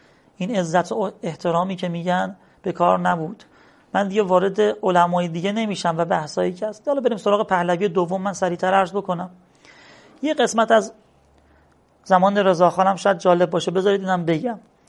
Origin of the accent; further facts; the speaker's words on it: Qom, Iran; مثلا مردم قم، خود من قمی هستم، اینجا کفن میپوشن